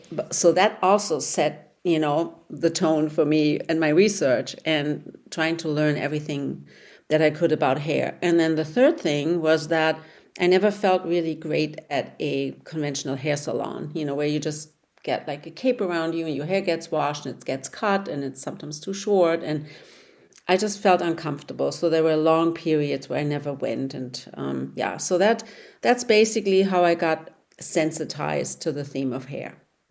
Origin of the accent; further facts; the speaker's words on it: Hamburg, Germany; Yes, I was born in Hamburg, Germany. And I always say when people ask me where I'm from and who I am, that I'm a vegan hamburger.